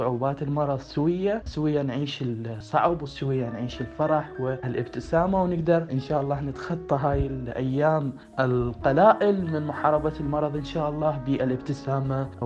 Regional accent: Iraq; أعرف عن نفسي، … من العراق، طالب في كلية الأطراف والمساند مرحلة ثالثة

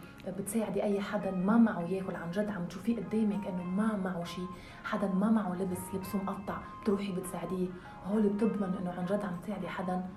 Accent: Algeria; كل اللي بيجي بقى اول شيء بس يشوفوني بيقولوا لي من وين، من لبنان. قال لهم لا انا مش لبنانيه، انا جزائريه. فهون صدمتهم بتجي، كيف جزائرية عم تحكي لبنانية؟ والله لأنه تعودت. هاي فرست. سكند، الأكسنت الجزائرية صعبة.

